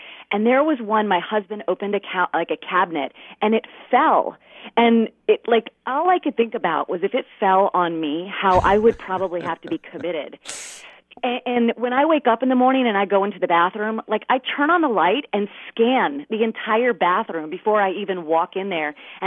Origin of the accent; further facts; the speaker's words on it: Florida, United States; now in Charlotte, United States; because I grew up in Florida.